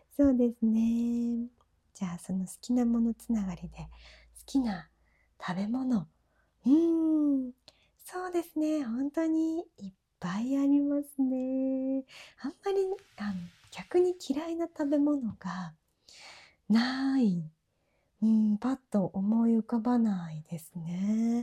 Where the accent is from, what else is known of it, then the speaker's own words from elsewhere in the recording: Tokyo, Japan; 東北の方ですかとかよく聞かれたりしてましたが、実は東京生まれ東京育ちになります。